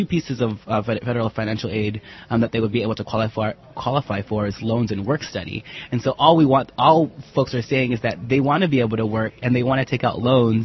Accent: Sacramento, California, United States; also born or lived in Guam; Yeah, well, I was born in Guam, but I grew up most of my life in Sacramento, California.

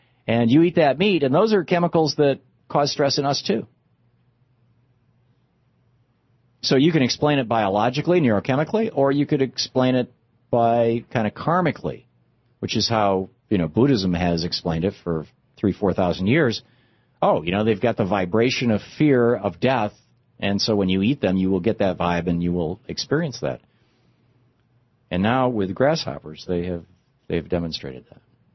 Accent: Lansing, Michigan, United States; I mean, I grew up in Lansing. I never saw 5,000 people show up for anything. I lived there 27 years.

